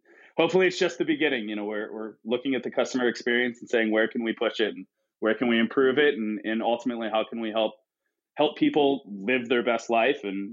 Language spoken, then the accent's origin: English; Midwest, United States; Yeah, I grew up in the Midwest